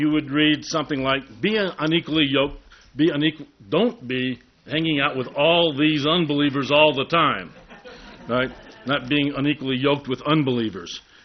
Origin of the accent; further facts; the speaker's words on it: Chicago, Illinois, United States; But I am from Chicago, though.